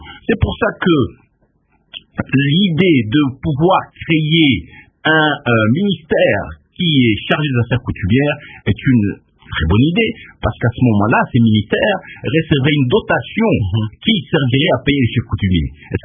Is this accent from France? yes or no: no; Kasaï-Occidental, DR Congo; en tout cas chez moi au Kassai occidental